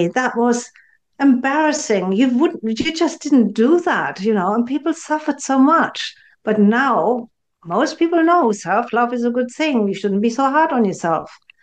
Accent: Germany; now in United Kingdom; let's say I live in the UK, I think the UK is a particularly compassionate country, compared to my home country, which is Germany

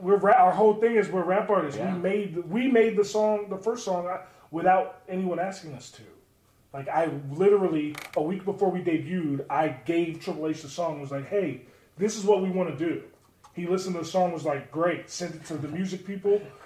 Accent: Maryland, United States; I grew up in Maryland, so as a kid, I used to go to MCW shows.

